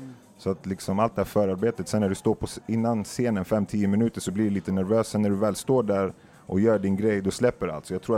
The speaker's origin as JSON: {"language": "Swedish", "country": "Tunisia", "said": "jag är från Tunisien, så jag åkte dit och testade proffslivet i 6 månader."}